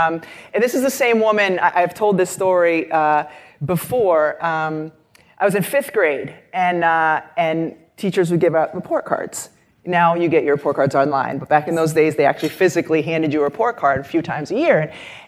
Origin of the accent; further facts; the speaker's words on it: Massachusetts, United States; I'm from Massachusetts, the western part of the state.